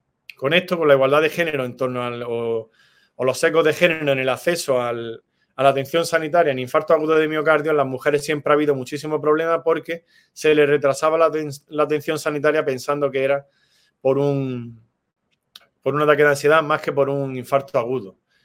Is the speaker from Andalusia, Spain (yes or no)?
yes; Granada, Andalusia, Spain; Para los que somos de Granada, pues cuando algo es muy fuerte o muy exagerado decimos Levin, compadre, ¿no?